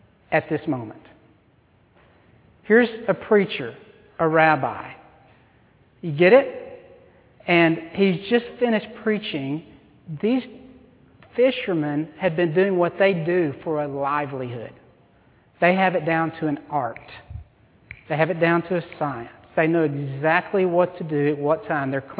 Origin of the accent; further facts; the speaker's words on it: Arkansas, United States; well, first of all, I'm from Arkansas